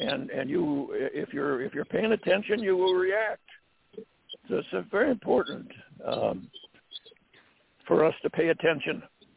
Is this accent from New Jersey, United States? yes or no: yes; New Jersey, United States; now in Pennsylvania, United States; Right now, I'm in Pennsylvania, but I'm from New Jersey.